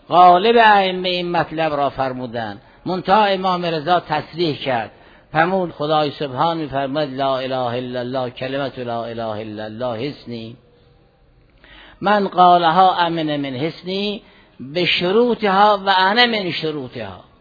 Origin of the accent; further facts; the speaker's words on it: Iran